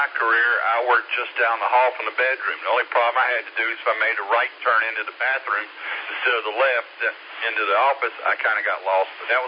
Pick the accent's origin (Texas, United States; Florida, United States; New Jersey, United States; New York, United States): Florida, United States; Jacksonville; I was from the Jacksonville area, or between Jacksonville and St. Augustine.